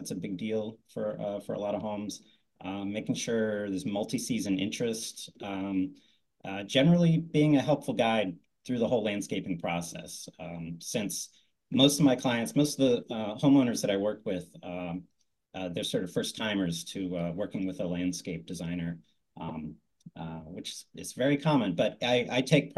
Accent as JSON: {"language": "English", "town": "Arlington", "region": "Virginia", "country": "United States", "tie": "born or raised there", "also_born_or_lived": "North Carolina", "said": "I was born in North Carolina, but I basically grew up in Arlington."}